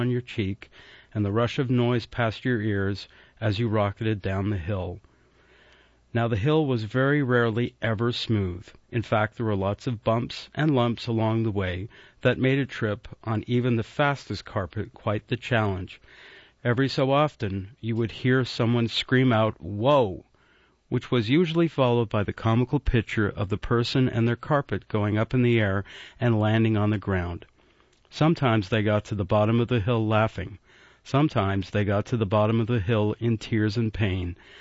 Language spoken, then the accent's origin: English; Canada; It was a common tradition at our family's house growing up in Canada that after the ceremonial Christmas feast